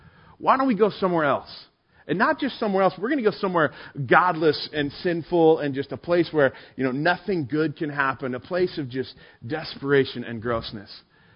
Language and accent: English; Hemet, California, United States; Hey, I'm from Hemet. It's a great place. I love it.